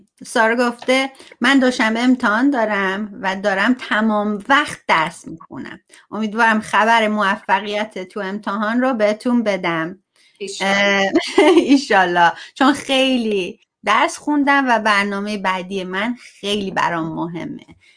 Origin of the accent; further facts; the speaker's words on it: Iran; ما ایرانی هستیم، هم معلومه که بلدیم.